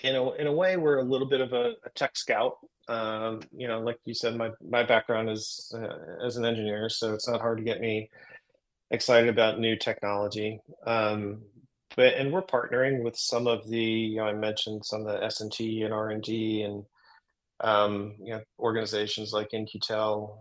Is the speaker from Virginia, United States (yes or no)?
yes; Yorktown, Virginia, United States; Yeah, so I grew up in Yorktown, Virginia, which is down southeast Virginia in Tidewater.